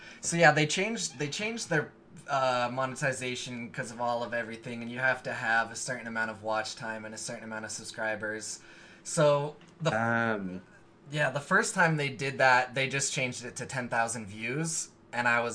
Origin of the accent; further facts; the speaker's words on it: United States; All right, I'm just going to say UK because I'm American and I'm ignorant like that.